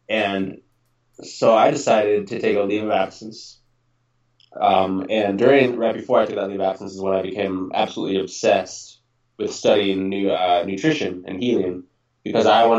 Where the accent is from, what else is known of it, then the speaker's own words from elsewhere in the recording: California, United States; I came from California, where I'm from, in the Bay Area, to Ithaca, New York, where Cornell is.